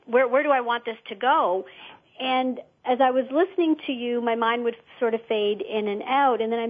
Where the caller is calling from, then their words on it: Ottawa, Ontario, Canada; Ottawa, Canada.